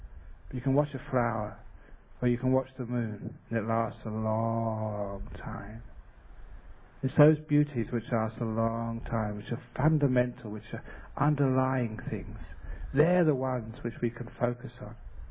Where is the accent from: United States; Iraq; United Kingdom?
United Kingdom; England; moved away; the way people used to get into soccer in my home country in England when I was young.